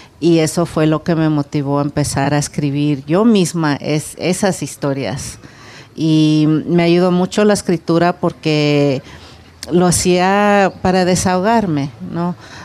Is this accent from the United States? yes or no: yes; Los Angeles, California, United States; llegué sin permiso y crecí en Los Ángeles con esos retos de tratar de aprender inglés, de navegar esa nueva cultura.